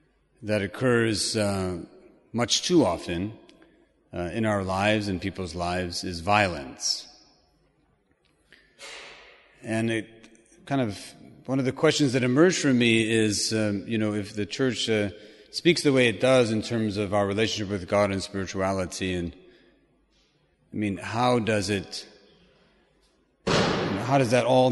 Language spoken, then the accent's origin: English; Chicago, Illinois, United States; I grew up in the States. I grew up in Chicago.